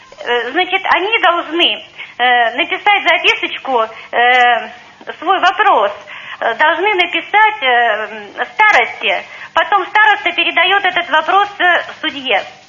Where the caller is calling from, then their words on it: Sochi, Krasnodar Krai, Russia; Да, я вас слышу, я звоню из Сочи.